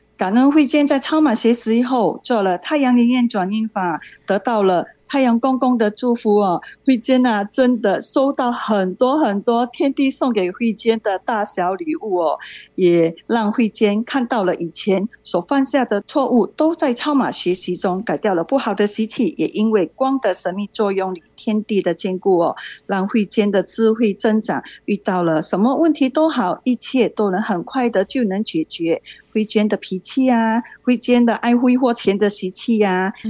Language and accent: Chinese; Singapore; 我是来自新加坡的